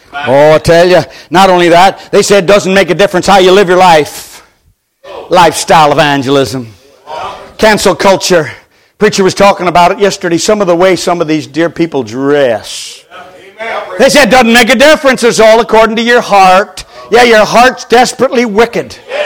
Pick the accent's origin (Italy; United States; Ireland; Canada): Ireland; Well, I'm from Ireland. I turned to my dear wife after 40 years.